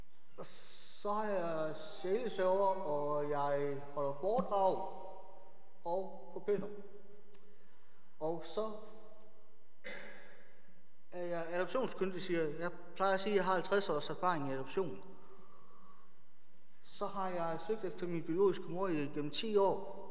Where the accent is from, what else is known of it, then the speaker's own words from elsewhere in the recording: South Korea; Danish is a second language; now in Esbjerg, Denmark; Så gammel er jeg faktisk. 50 år. Jeg er koreaner.